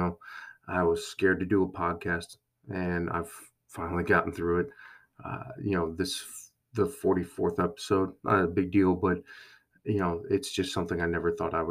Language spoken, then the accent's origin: English; Syracuse, New York, United States; I grew up in the Syracuse area, so I always wanted to go to Syracuse University.